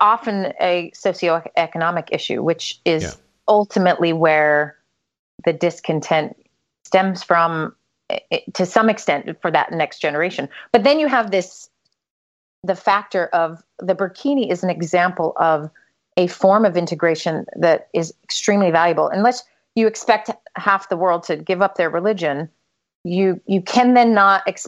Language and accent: English; United States; of course, I'm from the United States.